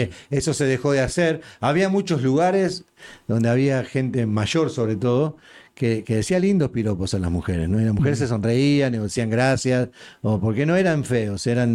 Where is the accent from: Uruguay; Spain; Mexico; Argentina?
Uruguay; accent: Uruguayan; hay muchos más mexicanos que gente con mi acento, digamos, más uruguayos